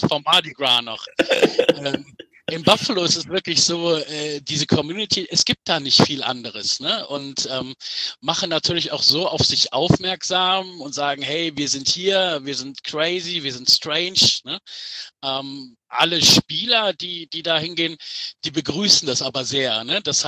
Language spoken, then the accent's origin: German; Düsseldorf, North Rhine-Westphalia, Germany; born there; Ich bin gebürtiger Düsseldorfer.